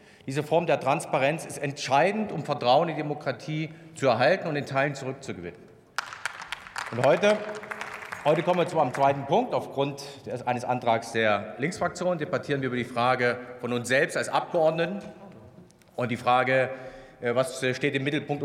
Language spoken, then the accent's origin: German; Thuringia, Germany; Ich komme aus Thüringen.